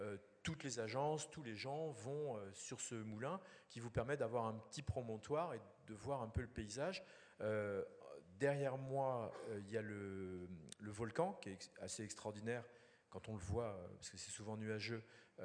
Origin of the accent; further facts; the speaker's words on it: France; Excusez-moi, je suis français, je suis géographe, je prends des photos, etc.